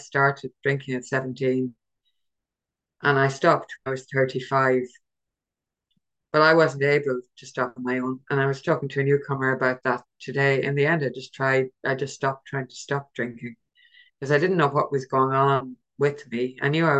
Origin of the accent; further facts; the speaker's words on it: Ireland; now in London, United Kingdom; I live in London. I'm not originally from London. I'm Irish.